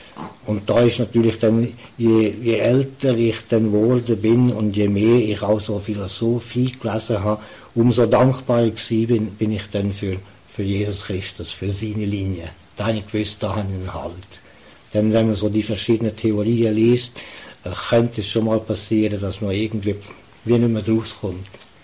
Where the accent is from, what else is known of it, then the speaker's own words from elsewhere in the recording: Valais, Switzerland; ich bin der Zweitälteste, ja, nach mir sind also noch 4 gekommen. Aber wir sind aufgewachsen im Wallis, im Nates, im ganz katholischen Gebiet. Und da ist das Katholische ist für mich so etwas Selbstverständliches von Anfang an.